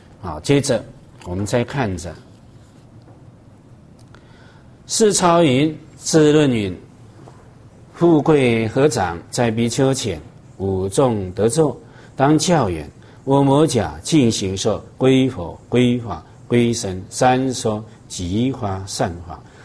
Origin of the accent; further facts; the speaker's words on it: China; 我们中国人的习惯就是长跪。